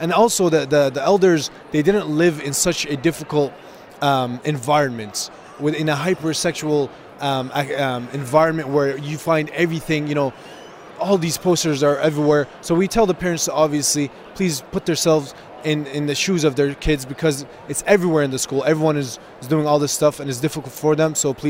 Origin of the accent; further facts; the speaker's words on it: Gaza City, Gaza Strip, Palestine; one day my family decided to take us back to Gaza City. Right? I'm from Gaza City. And when I went there, I lived there for almost 10 years.